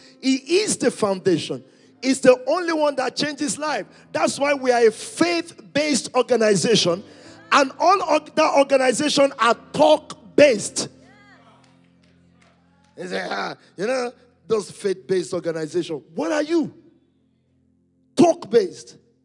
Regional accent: Jamaica; I'm from Jamaica.

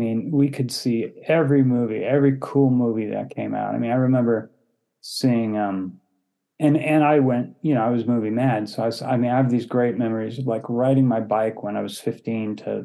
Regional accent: Palo Alto, California, United States; I grew up in Palo Alto, California.

